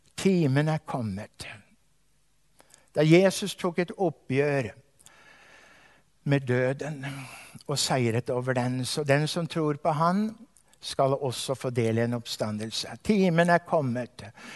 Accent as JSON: {"language": "Norwegian", "town": "Hamar", "region": "Innlandet", "country": "Norway", "said": "Jeg kommer fra Hamar, jernbanebyen Hamar."}